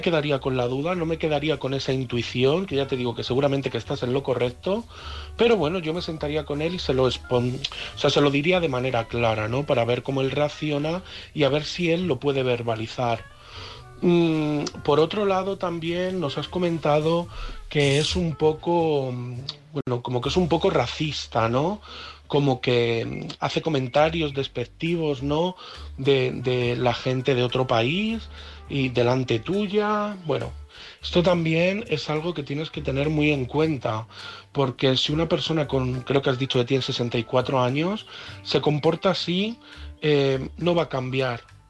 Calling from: Madrid, Community of Madrid, Spain; de Madrid

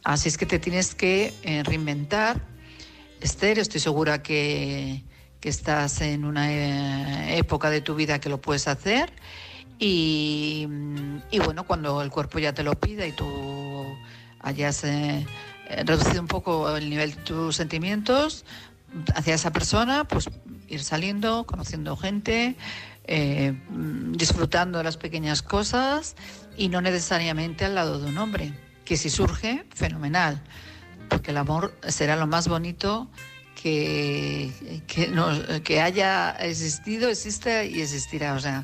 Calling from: Madrid, Community of Madrid, Spain; de Madrid

